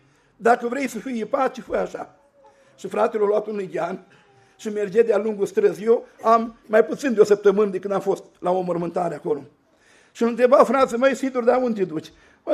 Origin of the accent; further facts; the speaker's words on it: Suceava, Suceava County, Romania; mă întreabă, mă tale, de unde ești? De la Suceava.